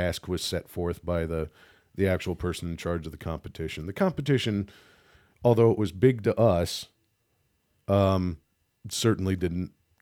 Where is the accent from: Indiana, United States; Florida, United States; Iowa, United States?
Indiana, United States; Muncie; also born or lived in St. Louis, Missouri; I was born in St. Louis, Missouri. Had a very, very lucky childhood. Went to public school, moved up to a place called Muncie, Indiana, which is where I spent most of my childhood.